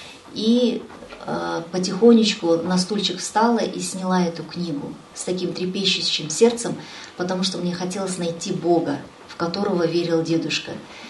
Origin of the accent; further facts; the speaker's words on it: Kazakhstan; А я казашка, и как можно мне, казашке, мусульманке, говорить про русского Иисуса Христа?